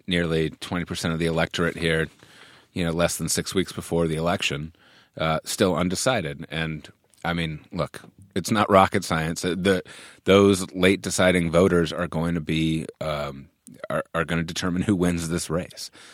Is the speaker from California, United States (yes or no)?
yes; Santa Monica, California, United States; My hometown, Santa Monica.